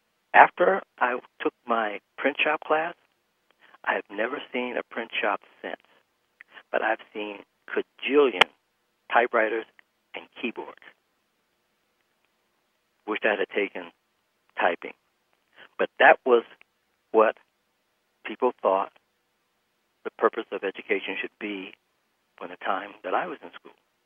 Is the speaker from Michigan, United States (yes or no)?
yes; Detroit, Michigan, United States; When I started middle school, for me, I'm from Detroit, middle school was 7th grade.